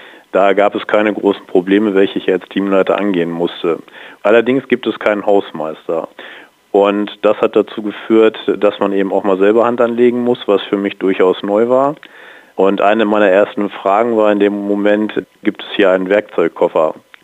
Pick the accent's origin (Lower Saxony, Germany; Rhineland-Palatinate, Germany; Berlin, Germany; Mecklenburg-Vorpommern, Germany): Lower Saxony, Germany; Bad Pyrmont; born there; da ich gebürtiger Pyrmonter bin, ist der Einsatz jetzt in der Geschäftsstelle in Bad Pyrmont quasi eine arbeitsmäßige Rückkehr zu meinen Wurzeln.